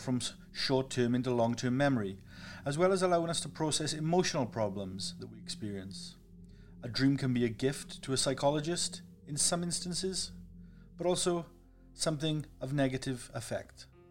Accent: Wales, United Kingdom; I grew up in the Welsh countryside, a small village deep in the heart of the famous Welsh valleys.

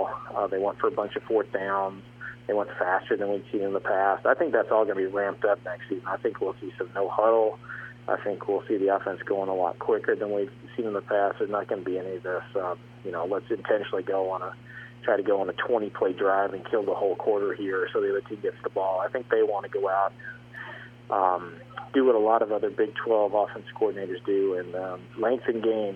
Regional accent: Texas, United States; Well, yeah, I grew up in Texas, so I've eaten there many times.

